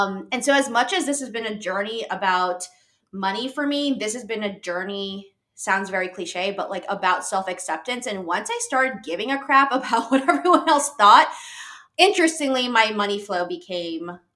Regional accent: Philippines; And so I'm Filipino.

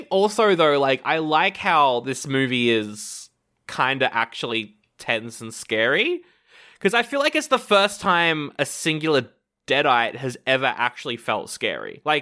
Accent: Scotland, United Kingdom; I'm from Scotland.

